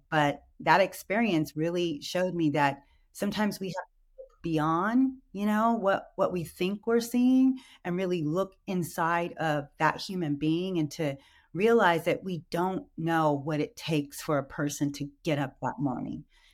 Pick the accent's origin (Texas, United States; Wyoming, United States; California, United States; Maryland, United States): California, United States; Burlingame; growing up in Burlingame and being one of only five Black girls in an all-white Catholic school